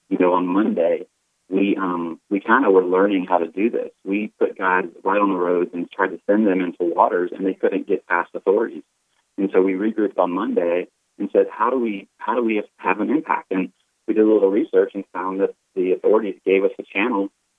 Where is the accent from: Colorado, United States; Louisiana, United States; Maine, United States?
Louisiana, United States; Lafayette; also born or lived in Lake Charles / Shreveport; now in Baton Rouge, United States; I was born in Lake Charles. I went to high school in Lafayette, and I live in Baton Rouge now. I lived in Shreveport, actually, for 13 years in between. So I'm from Louisiana. My family's from here.